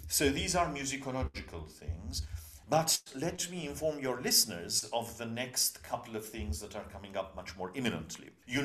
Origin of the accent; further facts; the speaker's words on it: Cyprus; I was born in Cyprus, and so that is home in a sense, because that's where I spent my childhood. I went to school, but as you know, I'm also British and feel very much at home in the UK, although I haven't lived in England for a good while.